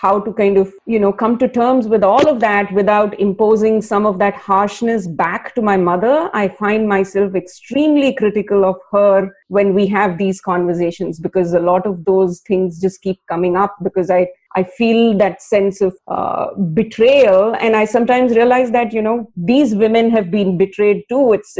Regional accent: India; now in United States; I was born and I grew up in India and then I moved to the US.

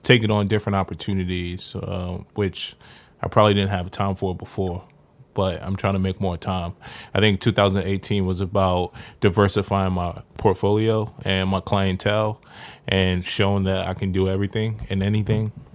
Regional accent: Queens, New York, United States; I'm from South Jamaica, Queens.

